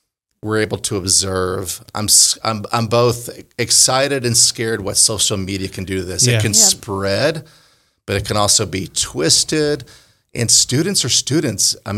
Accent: Connecticut, United States; now in US South; I grew up in Connecticut, so I didn't see that.

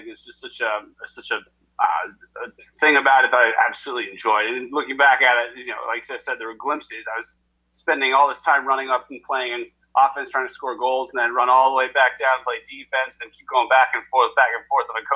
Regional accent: Vermont, United States; I grew up playing every sport you could imagine.

